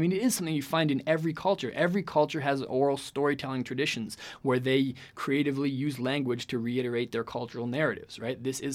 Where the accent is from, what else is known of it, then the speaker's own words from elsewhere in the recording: Canada; I come from Canada